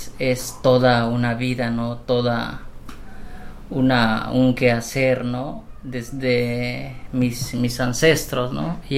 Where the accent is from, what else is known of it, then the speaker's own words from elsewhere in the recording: Yucatán Peninsula, Mexico; first language Maya; Spanish is a second language; yo también por venir directamente de la zona maya, ¿no? Mi lengua materna es el maya, ¿no? Totalmente, yo soy un maya hablante, ¿no?